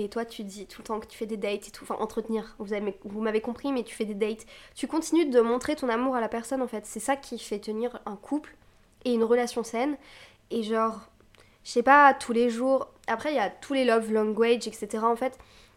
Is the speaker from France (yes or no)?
yes; Brittany, France; je viens de Bretagne et dans mes grands-parents habitent dans un petit quartier en Bretagne. Et en fait, ma mère avait une maison à côté.